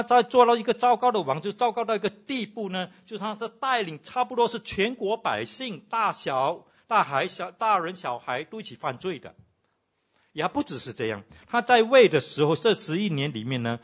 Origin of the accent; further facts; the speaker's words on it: Singapore; 因为我们新加坡人去到那里都是要 shop 到哪里的